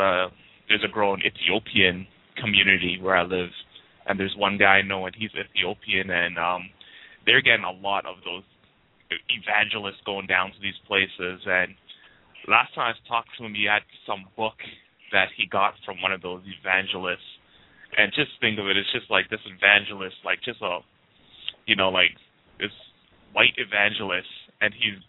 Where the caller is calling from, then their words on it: Canada; I'm calling from Canada. And basically, where I live, like, there's a growing Ethiopian community where I live.